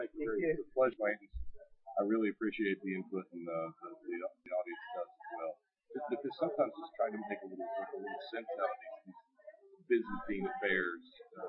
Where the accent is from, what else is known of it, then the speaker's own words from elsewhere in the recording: West Virginia, United States; They like my home state of West Virginia, are participating in the federal exchange.